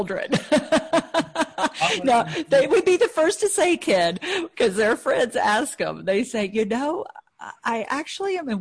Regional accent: North Carolina, United States; I mean, I was raised in North Carolina, so I attended UNC Chapel Hill for both undergraduate and medical school.

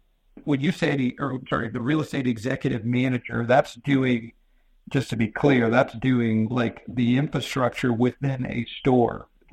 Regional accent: San Antonio, Texas, United States; moved away as an adult; I was working in my hometown of San Antonio, Texas. My wife's also from San Antonio, and we took a promotion to New Jersey.

